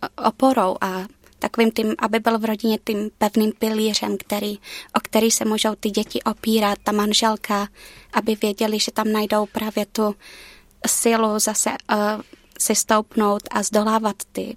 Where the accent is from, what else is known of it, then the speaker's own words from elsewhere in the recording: Dolní Dunajovice, South Moravian Region, Czechia; accent: South Moravian; Přijela jsem z Dolních Donávic, jižní Morava, u Mikulova.